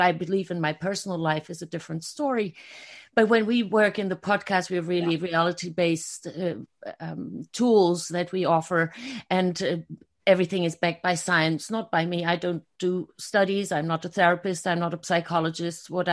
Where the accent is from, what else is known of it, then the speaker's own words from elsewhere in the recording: Germany; I'm originally from Germany. Kathy actually is originally from New Zealand, but she lives in Australia since years. Mm-hmm. And so I'm half German, half Hungarian.